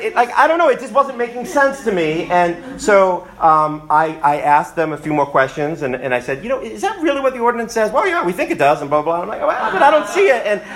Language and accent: English; United States; I love being an American. I'm a patriot, all that.